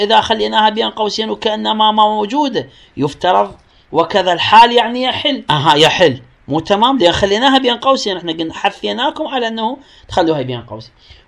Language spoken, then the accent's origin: Arabic; Iraq; نعبر هذا التعبير احنا عندنا بالعراق